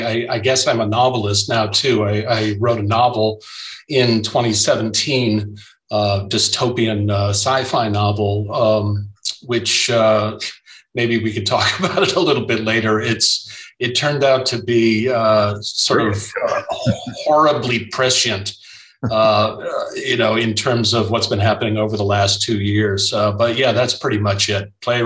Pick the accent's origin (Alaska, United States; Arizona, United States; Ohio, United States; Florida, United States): Florida, United States; born there; also born or lived in San Francisco / New York City; I was born in Florida, ran away to San Francisco for a while